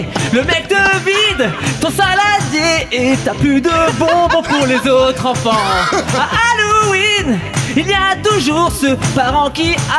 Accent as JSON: {"language": "French", "country": "Italy", "said": "ah, regarde, moi, je suis italien, quoi"}